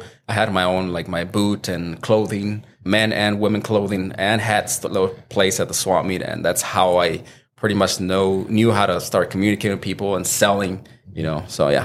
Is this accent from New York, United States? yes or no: no; Phoenix, Arizona, United States; I was born and raised here in Phoenix, Arizona, so I'm definitely a native from Phoenix.